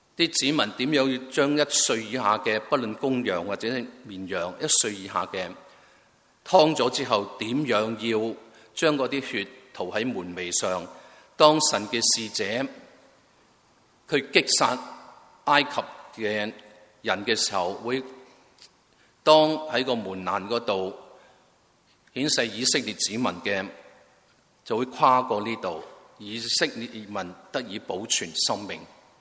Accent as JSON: {"language": "Chinese", "country": "China", "said": "我们中国人 很多时讲话一些点都好"}